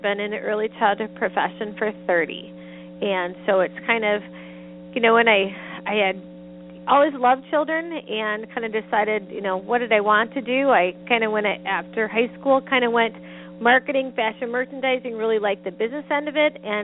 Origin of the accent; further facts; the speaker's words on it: Sun Prairie, Wisconsin, United States; Sure. I grew up in a small town called Sun Prairie, Wisconsin. And when I was growing up, it was about 12,000 people.